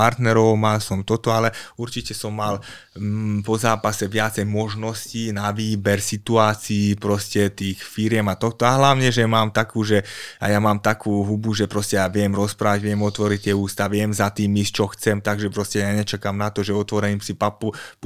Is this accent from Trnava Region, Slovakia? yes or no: yes; Gabčíkovo, Trnava Region, Slovakia; ja som bol človek z Gabčíkova more, čo je 5000 členová dedina, už je akože mesto a ja som sa dostal do Ameriky